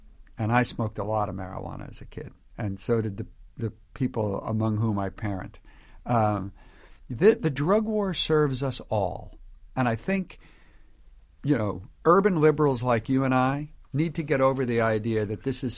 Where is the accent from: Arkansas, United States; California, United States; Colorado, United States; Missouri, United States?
Colorado, United States; Well, it's not decriminalized where I come from. We moved here 6 months ago from Colorado.